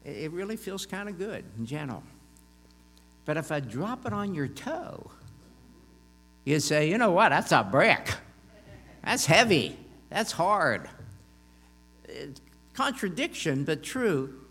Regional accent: McKeesport, Pennsylvania, United States; I had the privilege of living four houses down from my grandparents when I was raised in McKeesport, duplex houses and a housing development.

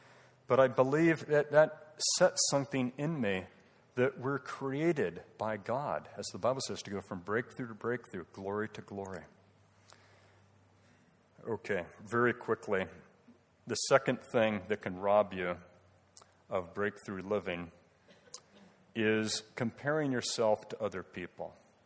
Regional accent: San Diego, California, United States; I grew up in San Diego, and my mother's father, he was from Italy.

